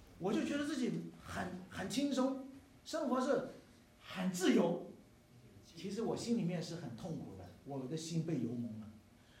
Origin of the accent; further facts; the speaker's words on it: China; now in Canada; 你是个中国人，跑到这个加拿大来讲圣经不太西方